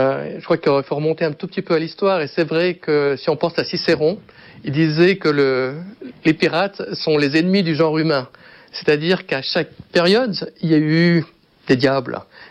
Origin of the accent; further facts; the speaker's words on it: Switzerland; Je suis suisse, oui.